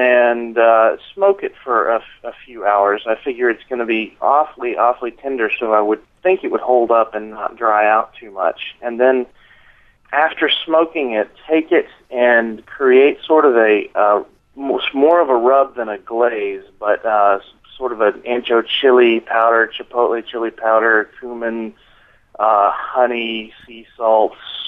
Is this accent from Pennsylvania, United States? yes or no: no; Memphis, Tennessee, United States; I'm being from Memphis originally, I'm a huge fan of a good smoky pork shoulder.